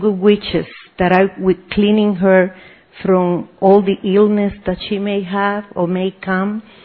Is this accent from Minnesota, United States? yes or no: no; Tampa, Florida, United States; I am from Tampa, Florida, USA.